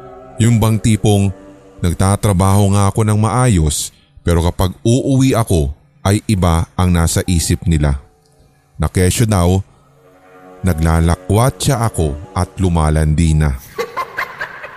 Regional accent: Central Visayas, Philippines; Ako po ay tubong Cebu.

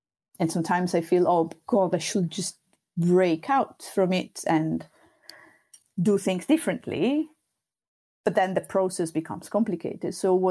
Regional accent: Sardinia, Italy; first language Sardinian; English is a second language; And in Sardinian, that's my native language, we have a saying

